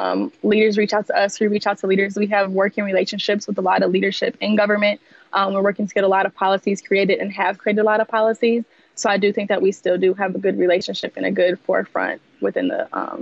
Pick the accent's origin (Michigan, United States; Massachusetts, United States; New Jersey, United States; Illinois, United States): Michigan, United States; Saginaw; I'm from Saginaw, Michigan, originally, and just seeing the different struggles that we had throughout our community